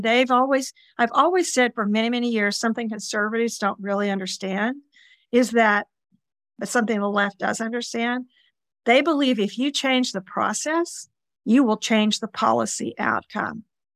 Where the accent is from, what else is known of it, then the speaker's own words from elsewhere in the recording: Oklahoma, United States; I cut my political teeth as a Democrat growing up in Oklahoma and was a Democrat in the legislature.